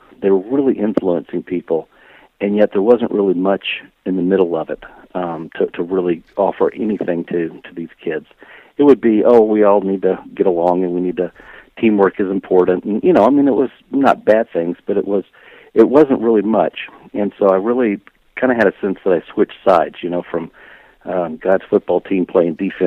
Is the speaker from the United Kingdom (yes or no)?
no; Georgia, United States; Well, I grew up in Georgia. I grew up in the middle of the Bible Belt, but didn't really go to church much.